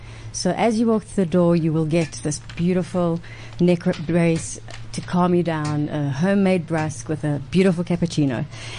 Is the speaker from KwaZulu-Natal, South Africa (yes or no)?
yes; Durban, KwaZulu-Natal, South Africa; We've known each other since age 7, growing up in Durban.